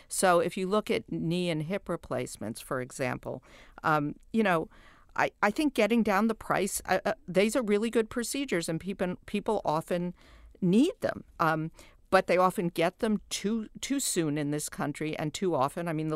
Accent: New York, United States; I'm from New York, where there are three or four really great hospital systems.

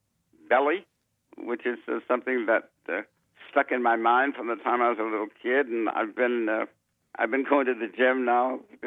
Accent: San Francisco, California, United States; The thing about growing up in San Francisco was that at a very early age, I was influenced by, for instance, in school, I became president of the student body.

